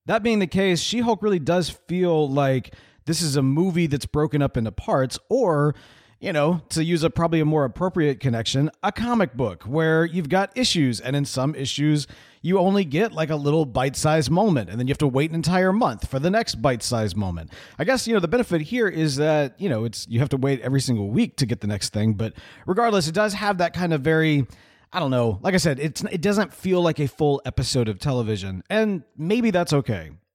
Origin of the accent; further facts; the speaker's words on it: Houston, Texas, United States; And I know I shouldn't say this because I'm like from Houston